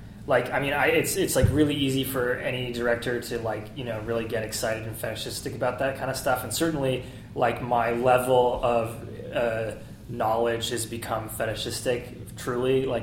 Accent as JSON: {"language": "English", "region": "New England", "country": "United States", "tie": "born or raised there", "said": "I grew up in New England and you know, the woods behind my house definitely were haunted by the past to me as a child"}